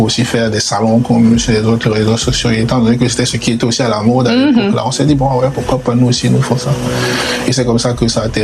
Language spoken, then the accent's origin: French; Cameroon; je suis Camerounais. Il faut bien que j'essaie quelque chose au Cameroun.